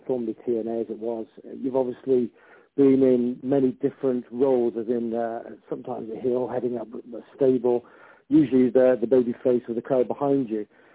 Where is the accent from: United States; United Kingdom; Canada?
United Kingdom; being British, I love my beer over here.